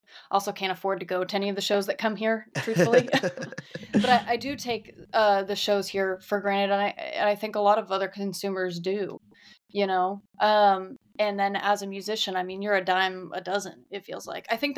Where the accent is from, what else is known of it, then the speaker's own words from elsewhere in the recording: Nashville, Tennessee, United States; born there; Yep, I was born on West End.